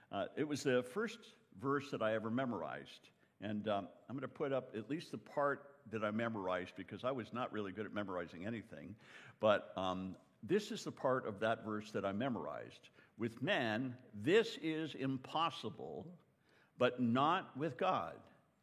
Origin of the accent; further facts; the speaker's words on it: Canada; now in United States; Now, most of you know that I grew up mostly in Canada. I'm Canadian by birth, though I'm an American citizen now. And my dad, he was British. He was from Great Britain.